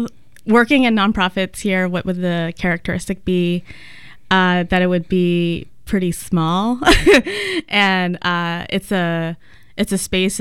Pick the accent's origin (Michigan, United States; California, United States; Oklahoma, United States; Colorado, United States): California, United States; moved away; growing up in California, too, like I always identified as being Filipino.